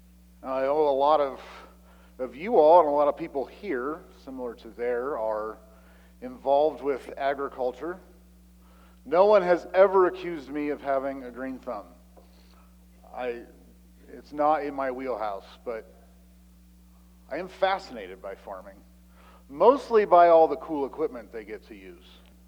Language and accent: English; California, United States; moved away; also born or lived in Montana / Virginia / Ohio / Indiana; yeah, I did grow up in California, but don't hold it against me. I left on purpose. I didn't go back. I was born in Montana. I've lived in Virginia. I've lived in Ohio. I've lived in Indiana. I've lived in Arizona.